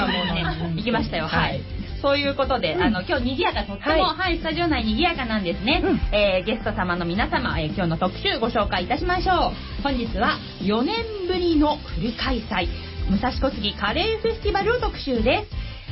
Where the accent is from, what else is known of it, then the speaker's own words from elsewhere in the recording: Kawasaki, Kanagawa, Japan; 本日の番組メインパーソナリティは川崎生まれ川崎育ち、自称夢見ヶ崎動物公園専属